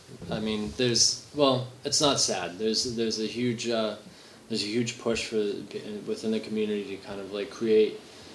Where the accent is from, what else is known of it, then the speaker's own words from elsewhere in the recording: Albuquerque, New Mexico, United States; now in China; I've been in China coming on 5 years now, originally in Inner Mongolia. I'm also from Albuquerque, New Mexico, famously known from Breaking Bad.